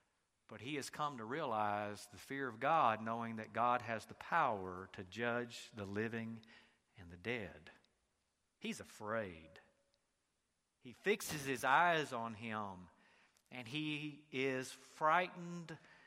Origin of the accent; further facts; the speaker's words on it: the South, United States; accent: Southern; Just like some of you that were born in the cold, cruel North can recognize that I'm a Southerner by the way I talk, okay?